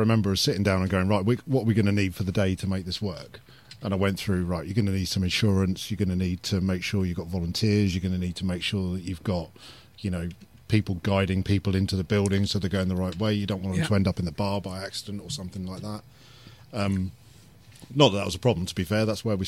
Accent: Peterborough, East of England, United Kingdom; we grew up in Peterborough, went to Helway School, and then went off to a college in Coventry for people with disabilities.

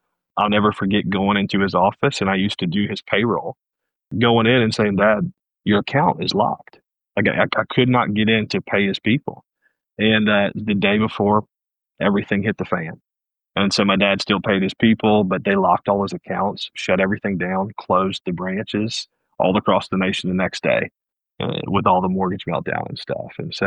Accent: New Orleans, Louisiana, United States; My mom is from Louisiana. I grew up in New Orleans as well.

